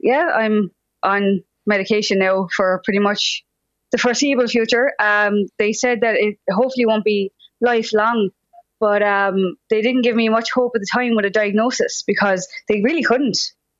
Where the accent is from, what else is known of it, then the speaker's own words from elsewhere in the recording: Ireland; now in Cahir, Ireland; So I'm originally from Cliseelan, but I'm living out in Care, County Tipperary.